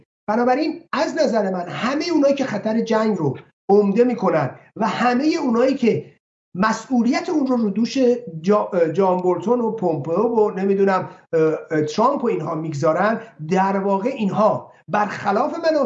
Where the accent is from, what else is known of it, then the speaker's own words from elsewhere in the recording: Iran; ما به عنوان یک ایرانی چه بایست بکنیم، یا خواسته ما به عنوان یک ایرانی چی میتونه باشه.